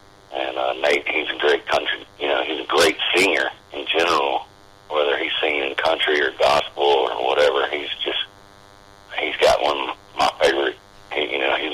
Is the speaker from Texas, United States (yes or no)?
yes; Bonham, Texas, United States; now in Austin, United States; And then I grew up in Bonham, Texas, which is in Red River Valley. Not a lot to do where I grew up. So now I'm down here, Austin, Texas.